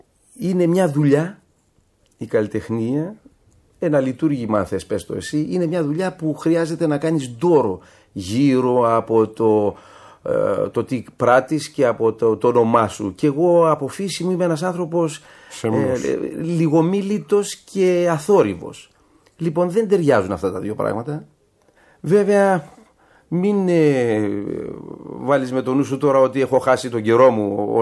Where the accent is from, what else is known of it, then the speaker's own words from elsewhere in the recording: Nea Ionia, Attica, Greece; γονείς μου δηλαδή ήρθαν από τη Μικρασία, είμαι πόντιος την καταγωγή και γεννήθηκα και μεγάλωσα στη Νέα Ιωνία, όπου τέλειωσα και το γυμνάσιο της Νέας Ιωνίας.